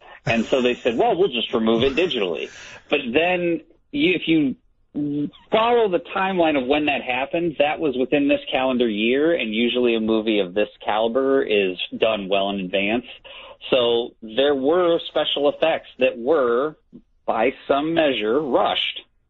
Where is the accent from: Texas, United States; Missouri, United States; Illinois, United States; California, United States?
Illinois, United States; Peoria; now in Champaign, United States; I'm a Peoria boy, but I'm like from Peoria, but I'm actually in Champaign.